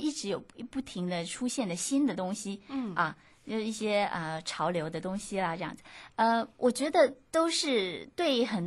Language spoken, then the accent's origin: Chinese; Taiwan; 因为我从台湾来